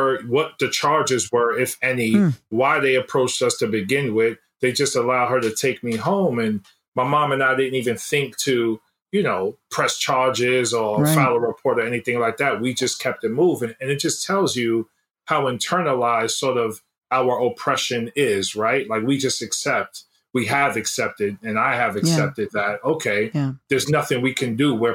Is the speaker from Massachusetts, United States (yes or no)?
no; New York City, New York, United States; so I'm born and raised on the Upper East Side, East Harlem section of Manhattan. Went to public schools my entire life, lived in the projects and rent-stabilized apartments.